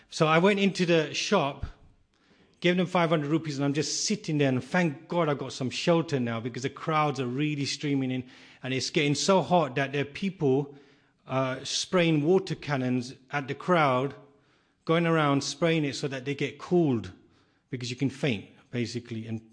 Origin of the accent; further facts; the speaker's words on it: England, United Kingdom; And I'm from England, so I'm not used to it.